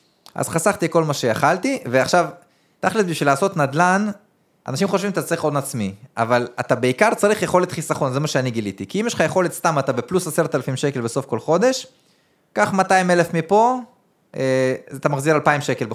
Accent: Nof HaGalil, Northern District, Israel; וגם בגלל שאני גדלתי שם, אז אני גדלתי ביחד עם אנשים שעובדים בעירייה

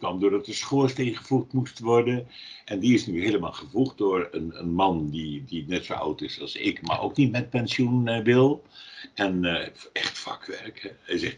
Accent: Linschoten, Utrecht, Netherlands; Want ik kom van een boerderij. Linschoten is het dorp waar ik geboren ben. Het is een klein dorp bij Woerden.

